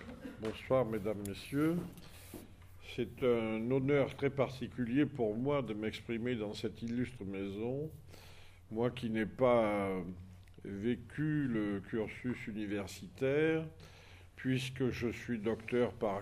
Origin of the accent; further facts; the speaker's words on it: Arles, Provence-Alpes-Côte d'Azur, France; born there; Je vous rappelle que je suis né dans Arles, qui est une ville au sud de la France, au bas du Rhône